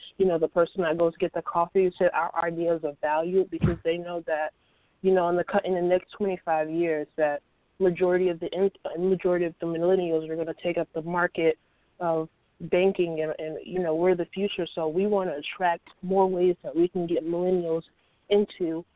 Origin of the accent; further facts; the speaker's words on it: Tallahassee, Florida, United States; I'm from Tallahassee, Florida.